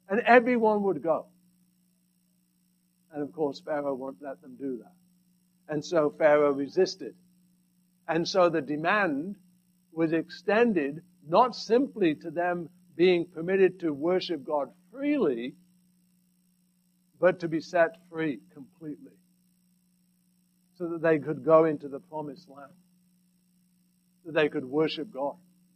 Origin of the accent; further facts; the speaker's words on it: England, United Kingdom; When I was growing up in England, the shops were closed.